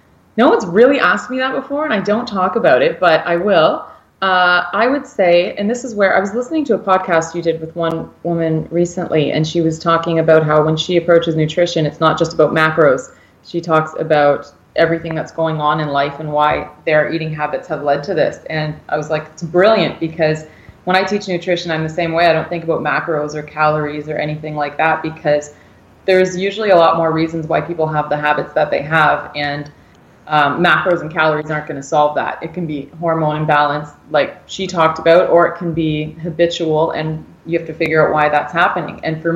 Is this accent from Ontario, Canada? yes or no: yes; Ontario, Canada; where I was born in Ontario. I'm from Ontario, and I started playing sports as young as 4 years old.